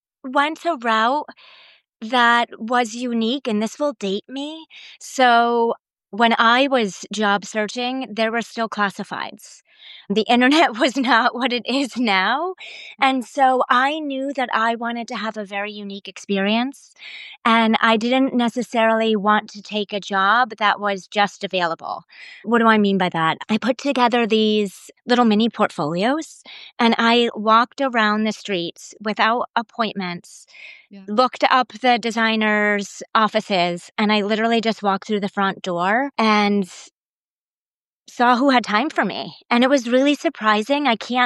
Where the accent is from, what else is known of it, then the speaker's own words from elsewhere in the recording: Connecticut, United States; now in New York, United States; So I grew up in Connecticut, so not too far